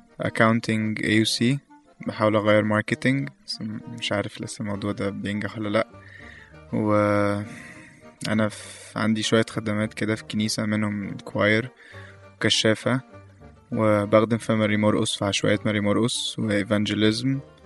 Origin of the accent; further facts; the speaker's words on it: Egypt; وفكرة الكرازة نفسها دي حاجة يعني لسه مش منتشر قوي عندنا في مصر